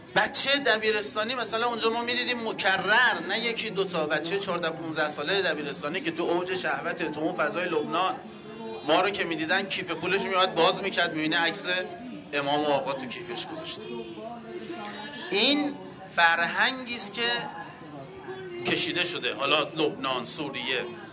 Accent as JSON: {"language": "Persian", "country": "Iran", "said": "با هم صحبت کردیم، فهمید ما ایرانی هستیم."}